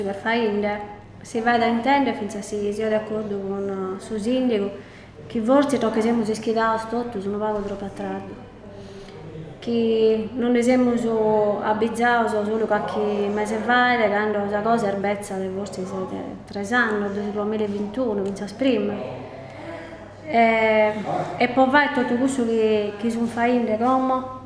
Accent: Sardinia, Italy; sono sardo, sono scusso.

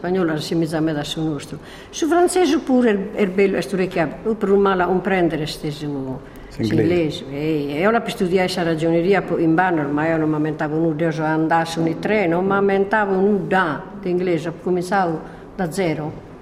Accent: Gavoi, Sardinia, Italy; Io sono di Gavoi e che sono in Macumere 64 anni.

